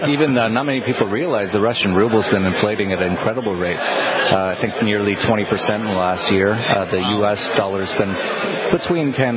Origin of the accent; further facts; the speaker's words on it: Canada; Well, first of all, I'm from Canada originally